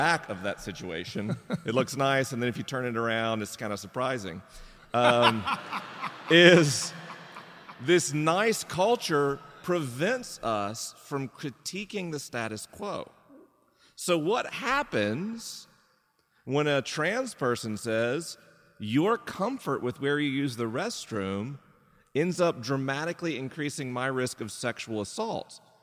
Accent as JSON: {"language": "English", "region": "Southeast", "country": "United States", "tie": "born or raised there", "moved": "as an adult", "said": "I grew up in the Southeast and lived there until, like, what, 7 weeks ago, 8 weeks ago, something like that."}